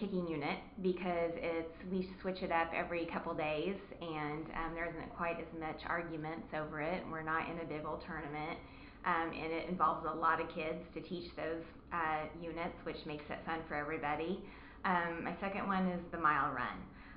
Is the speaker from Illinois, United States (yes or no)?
yes; Robinson, Illinois, United States; I am from Robinson, Illinois, right here.